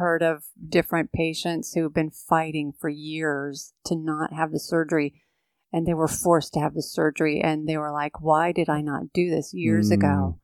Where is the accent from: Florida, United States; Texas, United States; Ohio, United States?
Florida, United States; I grew up in Florida. I am a native Floridian, still living in Florida.